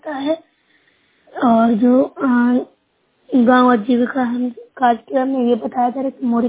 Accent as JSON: {"language": "Hindi", "region": "Bihar", "country": "India", "said": "मैं नूसरा प्रखंड से हूँ, जिला नालंदा की रहने वाली हूँ।"}